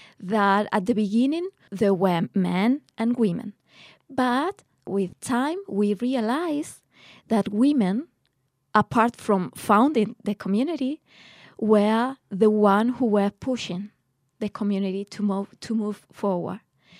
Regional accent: Ceuta, Spain; born there; English is a second language; I was born in Ceuta, at the top north of Africa, you know, a small city where the four religions live in a peaceful way.

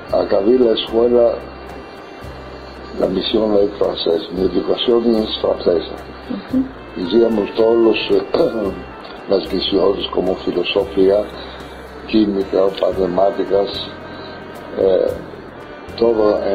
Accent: Thessaloniki, Central Macedonia, Greece; nacido aquí en Salónica. Mi padre se llamaba Isaac y mi madre Alegra. Nací aquí en Salónica el 28 de julio

